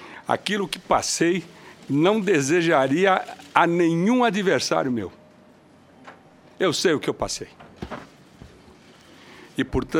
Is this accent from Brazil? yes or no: yes; Mato Grosso do Sul, Brazil; born there; ao povo do meu estado, ao povo do Mato Grosso do Sul. Estado porque onde nasci, onde minha família se fez